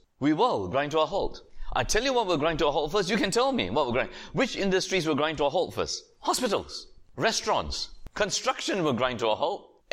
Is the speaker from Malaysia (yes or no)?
yes; Malaysia; My conversion story as a Malaysian Chinese is that because of economic, political circumstances, the chances of us going to university, of me going to university as a Malaysian Chinese in the 1970s was next to zero.